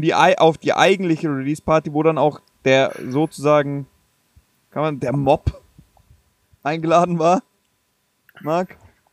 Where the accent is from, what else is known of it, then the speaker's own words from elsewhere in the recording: Bavaria, Germany; Herzkasperl, wie man bei uns in Bayern sagt.